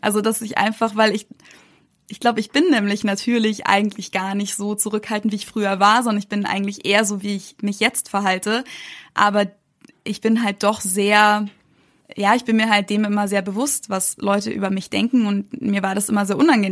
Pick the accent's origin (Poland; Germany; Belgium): Germany; meistens sage ich, ja, ich komme aus Deutschland